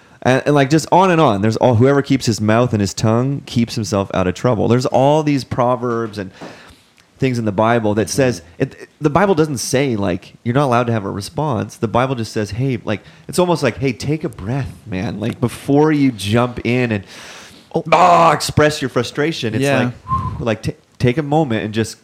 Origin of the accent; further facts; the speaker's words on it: Canada; in my lifetime, right, 35 years growing up in Canada, I have never once been persecuted for my faith.